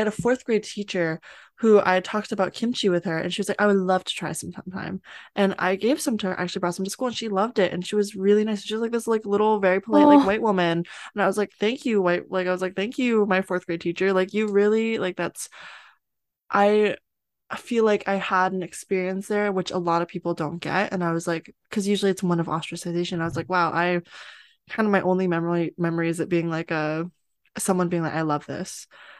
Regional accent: Washington, United States; I grew up in Washington State, so I'm from the West Coast

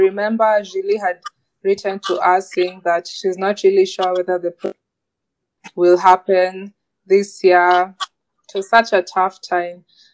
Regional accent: Nakuru, Nakuru County, Kenya; I am 24 years old. I was born and raised in Nakuru, Kenya.

